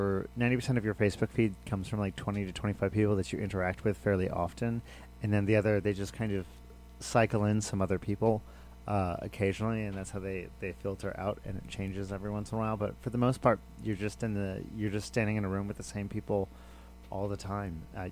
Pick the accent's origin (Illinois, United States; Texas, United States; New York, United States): Texas, United States; Houston; I grew up in Houston, which is a fairly liberal area